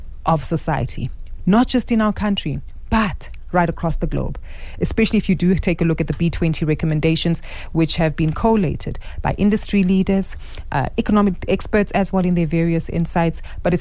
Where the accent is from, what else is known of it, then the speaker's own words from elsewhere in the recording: South Africa; concerns that we can raise, questions, and maybe best solutions that we can also add to the agenda as South African entrepreneurs.